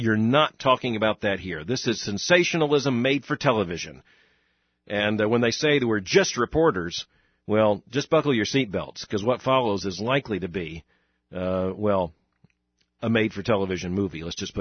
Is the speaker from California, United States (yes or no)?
no; Florida, United States; I grew up in South Florida, which, by the way, is right adjacent to the Bermuda Triangle.